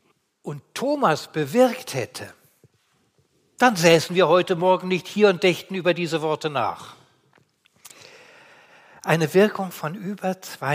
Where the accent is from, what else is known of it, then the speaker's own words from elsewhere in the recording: Berlin, Germany; born there; Meine Geburtsstadt ist Berlin und Berlin ist auf Sand gebaut.